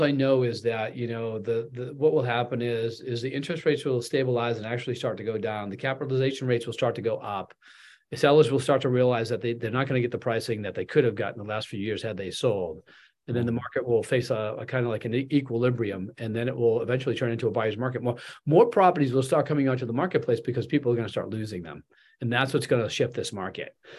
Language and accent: English; Boston, Massachusetts, United States; I've never really invested up there because I'm from Boston.